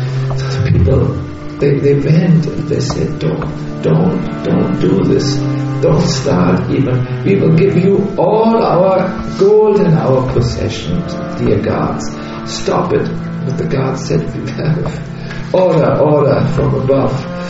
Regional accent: Germany; I'm sorry, we are from Germany. We are a little bit drastic.

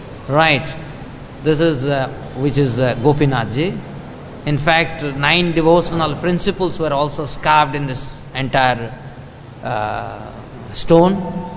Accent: Odisha, India; I am from Odisha, my hometown or my village is just 20 kilometers from Remuna.

